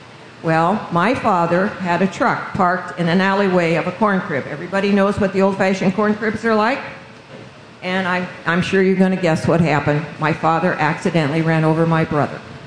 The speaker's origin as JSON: {"language": "English", "country": "United States", "tie": "born or raised there", "said": "When I was raised in Washington County, close to where the Highland High School is."}